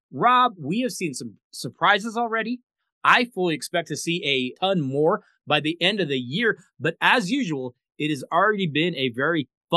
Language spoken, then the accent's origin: English; Denver, Colorado, United States; I gave a bit of a mid-season report on my hometown Denver Broncos